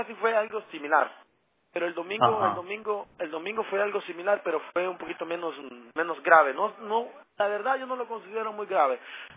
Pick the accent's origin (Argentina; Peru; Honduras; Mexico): Honduras; yo soy la única persona aquí de Honduras, yo soy hondureño.